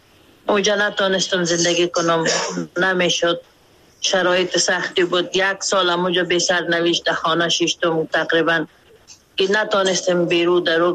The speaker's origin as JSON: {"language": "Persian", "town": "Mazar-i-Sharif", "region": "Balkh", "country": "Afghanistan", "moved": "yes", "lives_now": "Pakistan", "said": "من برآمدم از مزار شریف نیمی مایگ آمدیم"}